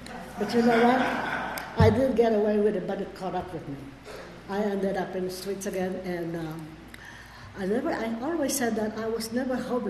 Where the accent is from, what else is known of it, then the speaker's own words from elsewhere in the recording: Philippines; I came from the Philippines